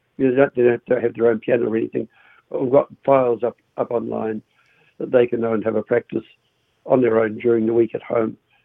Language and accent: English; Dunedin, Otago, New Zealand; I remember growing up in Dunedin and there being 4 or 5 brass bands, and now there's 2.